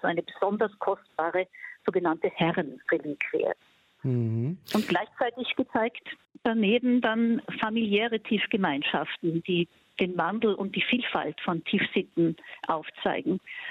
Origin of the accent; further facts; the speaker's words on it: Austria; Bei uns in Österreich im Arbeitsalltag